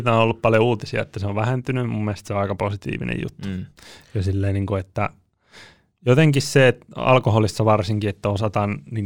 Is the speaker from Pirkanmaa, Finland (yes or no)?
yes; Sastamala, Pirkanmaa, Finland; now in Vantaa, Finland; itsehän olen Sastamalasta kotoisin, joka on vähän pienempi paikkakunta